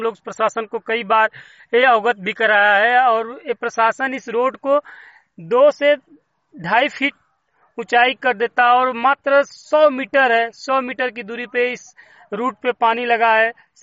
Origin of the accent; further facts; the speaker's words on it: Jalalabad, Uttar Pradesh, India; मैं ग्राम सभा जलालाबाद का रहने वाला हूं